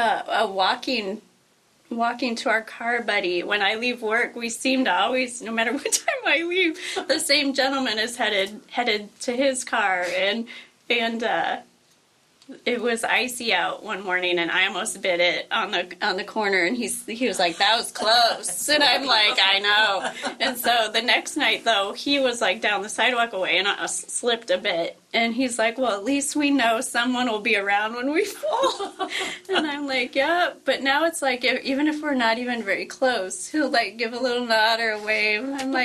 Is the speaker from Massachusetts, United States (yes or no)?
no; Omaha, Nebraska, United States; also born or lived in Clarinda, Iowa; And I grew up in Omaha, Nebraska, and so a bigger city, still Midwest, so we still have some level of that Midwest nice, I moved from there to Clarinda, Iowa, which is about 5,700, I think, people